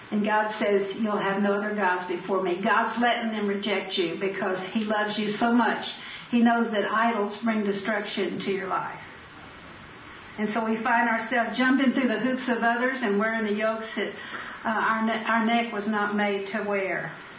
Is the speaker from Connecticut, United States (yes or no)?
no; San Antonio, Texas, United States; And I grew up in San Antonio, and they didn't have the beautiful birds like they have in East Texas.